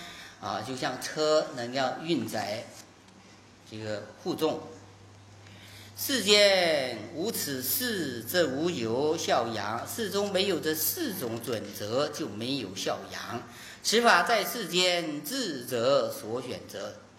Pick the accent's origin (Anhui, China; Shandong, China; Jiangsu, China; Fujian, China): Fujian, China; 你看我们福建人哈、啊，福建人跟浙江人的基本理念是不一样的。